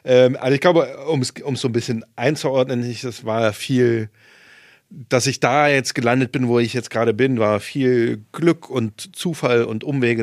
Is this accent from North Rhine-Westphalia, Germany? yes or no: no; Saarland, Germany; Ich komme aus einer Familie, mein Vater war Apotheker, meine Mutter hat Medizin studiert und ich bin zwar auf dem Dorf aufgewachsen im Saarland